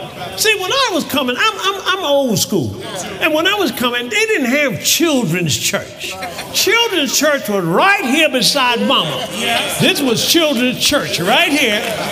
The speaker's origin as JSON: {"language": "English", "town": "Tuskegee", "region": "Alabama", "country": "United States", "tie": "born or raised there", "said": "Here I was raised in Tuskegee, Alabama"}